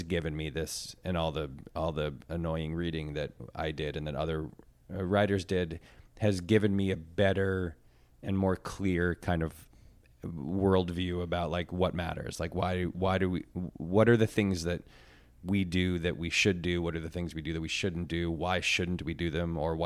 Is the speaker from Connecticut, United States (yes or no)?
yes; Connecticut, United States; His character on The Office, Andy Bernard, was from Connecticut, and I'm from Connecticut. And he was like a real sweet spot for me of like a certain kind of Connecticut prepster that I grew up